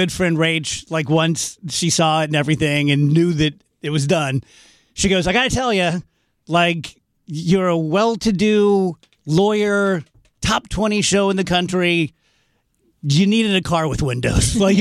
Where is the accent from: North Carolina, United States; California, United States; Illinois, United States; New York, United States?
Illinois, United States; South Roxana; growing up in South Roxana, I don't feel like I deserve nice things.